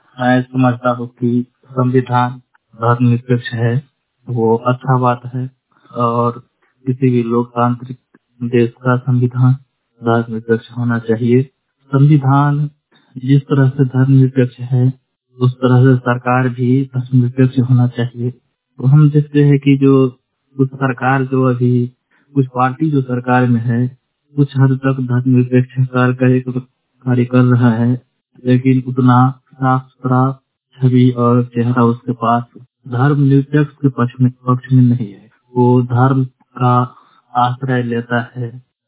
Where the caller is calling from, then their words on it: Phulparas, Bihar, India; और मैं मधुबनी डिस्ट्रिक्ट के फुलपरास प्रखंड का निवासी हूँ।